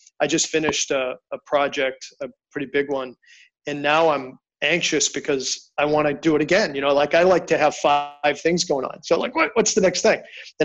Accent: Worcester, Massachusetts, United States; now in Nashville, United States; 3 years. So I'm a Boston. Well, I grew up in Worcester, Massachusetts, which is a whole different story.

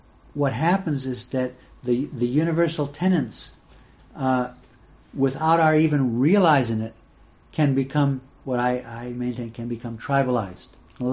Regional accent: Ohio, United States; I'm from Ohio, in Cleveland is one of the major cities

